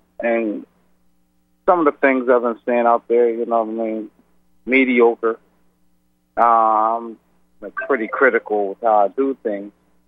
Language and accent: English; Chester, Pennsylvania, United States; I'm from Chester, Pennsylvania. Born and raised here the majority of my life.